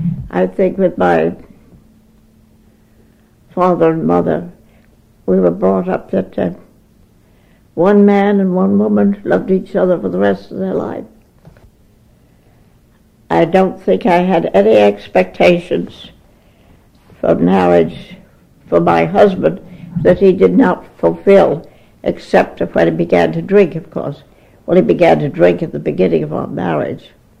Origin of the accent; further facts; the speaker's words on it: Brooklyn, New York, United States; born there; Well, I was born in Brooklyn on Clinton Street, which is on Brooklyn Heights, on March 4th, 1891.